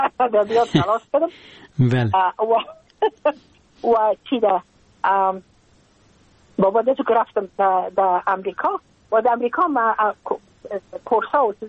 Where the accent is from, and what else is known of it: Afghanistan; moved away as an adult; now in United States